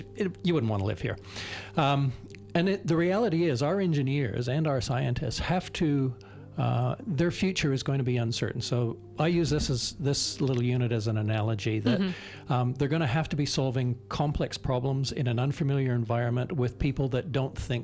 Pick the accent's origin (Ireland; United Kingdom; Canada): Canada; I'm Canadian, not American, if you're wondering about my accent. So it was a big deal. I'm from a town of 500 people